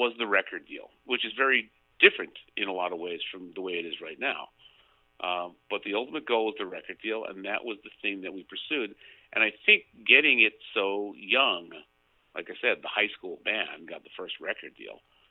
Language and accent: English; Queens, New York, United States; I was brought up in Queens, New York. We could literally see Manhattan from my mother's backyard. You could see the World Trade Center being built. But we also had factories on the block.